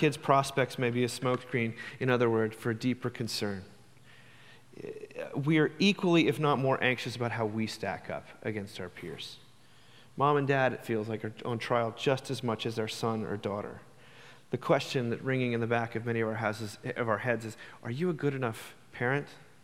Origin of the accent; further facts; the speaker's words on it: Charlottesville, Virginia, United States; I'm coming from Charlottesville, Virginia, which is not unlike Nashville. In fact, we have a lot of Nashvillians in our town.